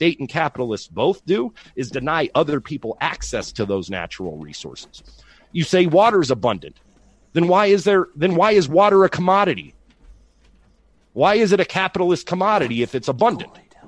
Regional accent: Southwest, United States; I want to preface these questions by pointing out that I am from the Southwest, where federal land grants led to multiple range wars

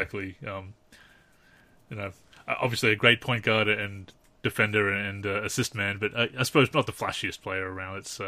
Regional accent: Newcastle, New South Wales, Australia; Actually, he spent some time in my hometown of Newcastle because his father played for our team

